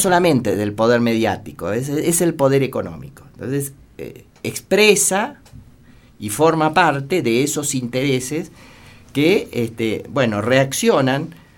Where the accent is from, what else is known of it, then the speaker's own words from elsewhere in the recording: Argentina; la ley de servicios de comunicación audiovisual en mi país es una gran conquista. Yo creo que una bisagra para la democracia argentina